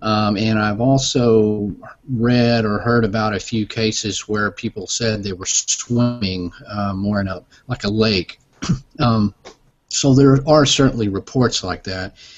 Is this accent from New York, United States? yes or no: no; Fort Worth, Texas, United States; it's something that's actually kind of a hometown monster for me because I was born in Fort Worth, and so Lake Worth is not very far from the Fort Worth city limits.